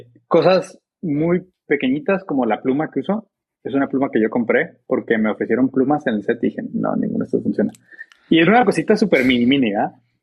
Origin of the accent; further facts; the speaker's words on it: Ciudad Juárez, Chihuahua, Mexico; Porque yo crecí en Juárez, ¿sí? Pero una versión muy chiquita de... O sea, yo solo conozco ciertas partes de Ciudad Juárez. No conozco todo Juárez.